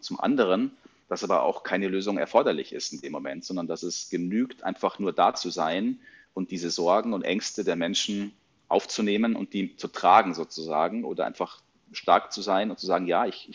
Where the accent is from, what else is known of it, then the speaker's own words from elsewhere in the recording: Rosenheim, Bavaria, Germany; Ich bin in Rosenheim aufgewachsen.